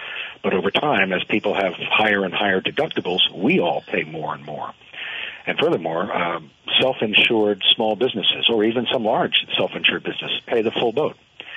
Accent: Connecticut, United States; now in Vermont, United States; I'm a Flatlander. I grew up mostly in Connecticut and then lived a number of other places.

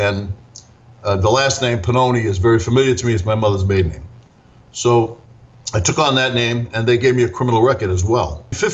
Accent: Brooklyn, New York, United States; And I had known from growing up in Brooklyn, New York, that drugs were very prevalent.

